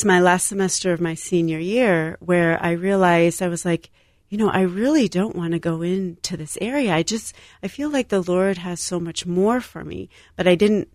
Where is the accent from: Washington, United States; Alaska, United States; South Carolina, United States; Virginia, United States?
Virginia, United States; Lynchburg; You know, I grew up in the South, in Lynchburg, Virginia.